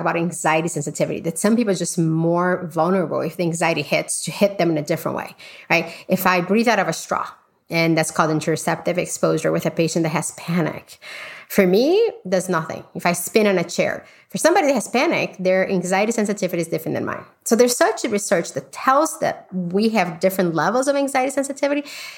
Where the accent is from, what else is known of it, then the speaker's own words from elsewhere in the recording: Brazil; I grew up in Brazil, we know that people come in and say, I have stomach pain.